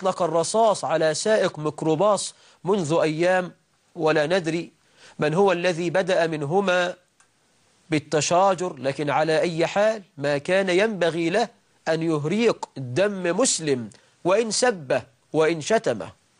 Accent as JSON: {"language": "Arabic", "country": "Egypt", "said": "والله أسأل أن يجعل بلدنا مصر آمنة مطمئنة"}